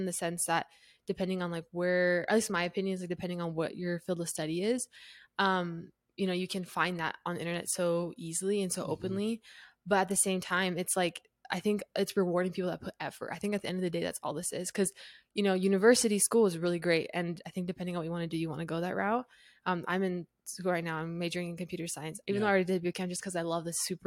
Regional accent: Utah, United States; Like, I was you know, born and raised in Utah, and so that made it so.

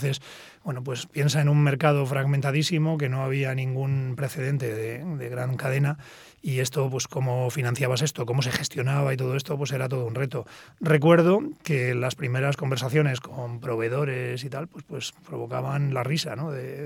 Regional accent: Spain; me ha hecho mucha ilusión pues vernos un poco de igual a igual, ¿no? Como españoles

